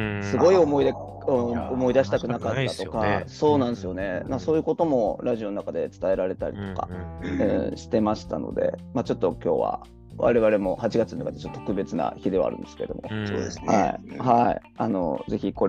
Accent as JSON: {"language": "Japanese", "region": "Hiroshima", "country": "Japan", "tie": "born or raised there", "said": "自分の地元の広島のラジオをちょっと聞くことがあって"}